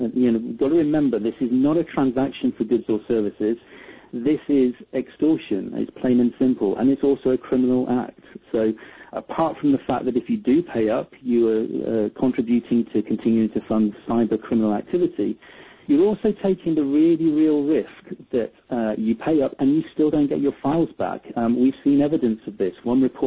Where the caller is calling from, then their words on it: London, United Kingdom; I'm calling from London in the United Kingdom.